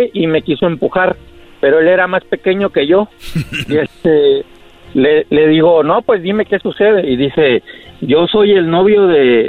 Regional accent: Guerrero, Mexico; Del estado de Guerrero

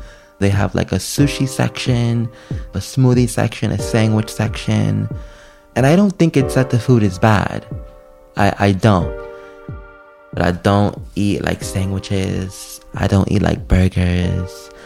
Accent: New York, United States; accent: New York

